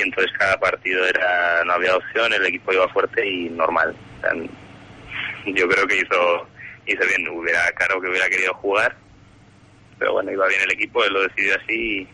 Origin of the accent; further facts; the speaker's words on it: Huesca, Aragon, Spain; soy de Huesca desde pequeñito y vamos, he formado en Huesca, en la escuela de Huesca, y yo soy de Huesca de corazón